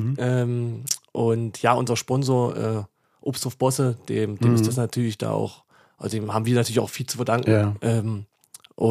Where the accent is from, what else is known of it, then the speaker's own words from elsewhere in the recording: Thuringia, Germany; Und danach erst als Erfurter. Und darüber bin ich natürlich sehr stolz, dass ich auch in so einer Region aufgewachsen bin.